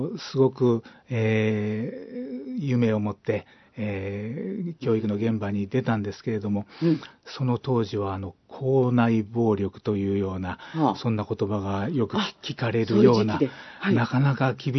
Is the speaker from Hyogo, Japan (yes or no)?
yes; Kobe, Hyogo, Japan; 私はもう神戸で生まれまして、神戸で育ちました。